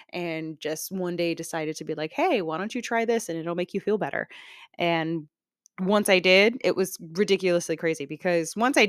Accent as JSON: {"language": "English", "town": "Queens", "region": "New York", "country": "United States", "tie": "born or raised there", "said": "I grew up in Queens, New York. I actually grew up around like between like the, like right in the middle of like Woodhaven and Boulevard, Queens and Jamaica, Queens."}